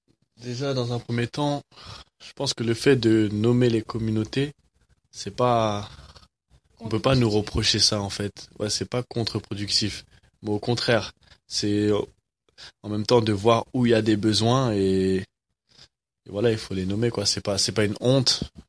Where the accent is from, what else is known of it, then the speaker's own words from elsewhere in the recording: France; born there; depuis que je suis né en France